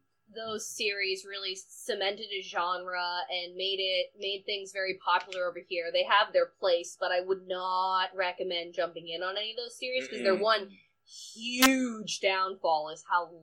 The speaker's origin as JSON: {"language": "English", "region": "Massachusetts", "country": "United States", "tie": "born or raised there", "said": "I grew up on Cape Cod"}